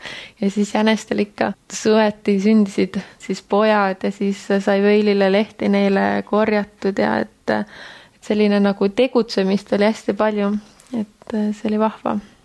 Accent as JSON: {"language": "Estonian", "town": "Kuressaare", "region": "Saare County", "country": "Estonia", "tie": "born or raised there", "said": "Olen pärit Saaremaalt üles kasvanud siis Kuressaares."}